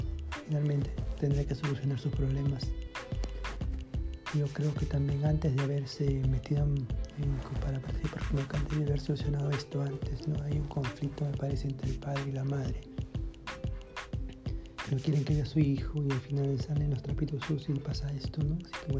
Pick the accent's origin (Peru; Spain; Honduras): Peru; La Victoria, Lima; Bueno, yo soy de La Victoria y por acá ha hecho muy poco.